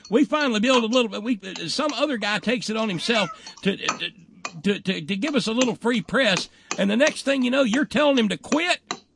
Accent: the South, United States; Well, see, I'm a Southerner, so I'll sub in crystals for your White Castles.

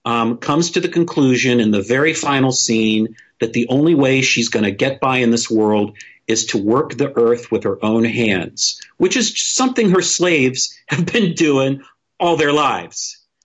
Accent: West Virginia, United States; I'm from West Virginia and also of a certain generation.

